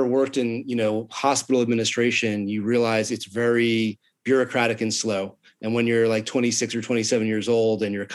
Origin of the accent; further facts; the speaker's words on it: Atlanta, Georgia, United States; So I'm from Atlanta originally and was a minor league hockey announcer of all things right out of college